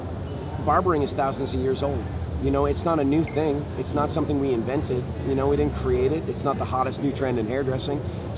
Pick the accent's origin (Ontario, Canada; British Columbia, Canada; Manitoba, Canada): British Columbia, Canada; I am from Canada. I live in Vancouver. Between Victoria and Vancouver, which are real close together